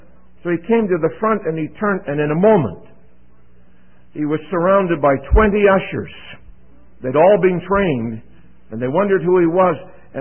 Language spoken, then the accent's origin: English; Vancouver, British Columbia, Canada; I was brought up in Vancouver, Canada.